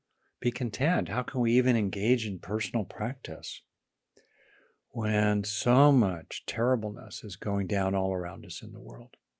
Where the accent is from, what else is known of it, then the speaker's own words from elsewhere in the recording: United States; even though I was born into a fairly modest economic situation as an American